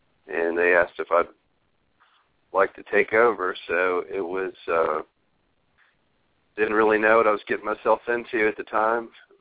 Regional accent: Jackson, Tennessee, United States; Well, I grew up just outside of Memphis, actually, in Jackson, Tennessee.

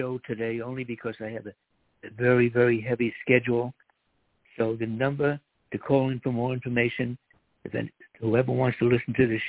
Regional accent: United States; When I was a kid growing up in America, you hardly ever heard about someone or some relative getting cancer

